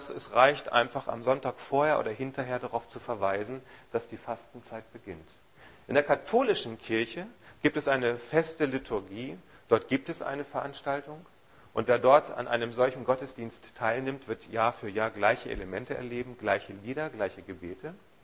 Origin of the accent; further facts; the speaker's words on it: Northern Germany, Germany; Ich bin selber als echter Norddeutscher kein Karnevalfreund